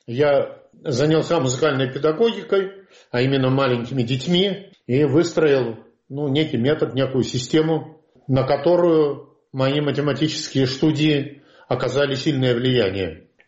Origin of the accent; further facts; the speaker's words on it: Nizhny Tagil, Sverdlovsk Oblast, Russia; в Нижнем Тагиле. И вот я там родился.